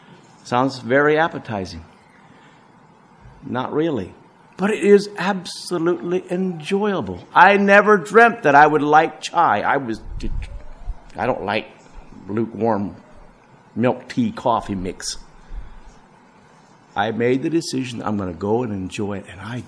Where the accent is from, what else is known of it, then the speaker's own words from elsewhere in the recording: Paraguay; I grew up in Paraguay. I was 12 years old. We moved there.